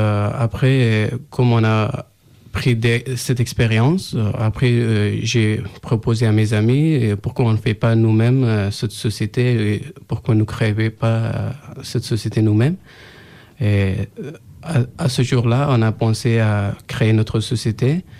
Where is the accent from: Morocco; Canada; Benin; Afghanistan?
Afghanistan; French is a second language; now in France; Je viens d'Afghanistan. Ça fait 2 ans que je suis en France.